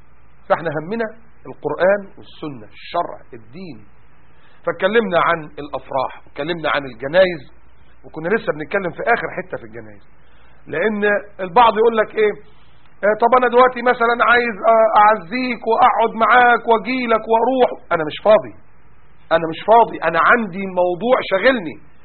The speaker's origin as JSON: {"language": "Arabic", "country": "Egypt", "said": "الحداد عندنا في مصر أسود"}